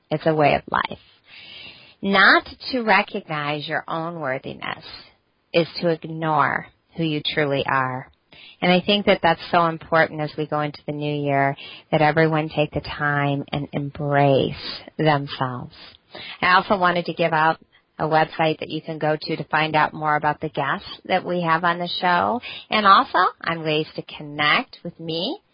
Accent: London, Ontario, Canada; and also from London, Ontario, my hometown.

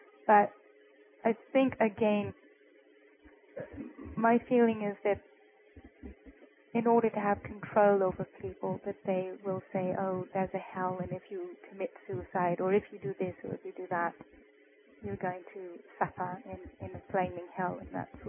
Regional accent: England, United Kingdom; here I'm from England and you're from the southern part of America.

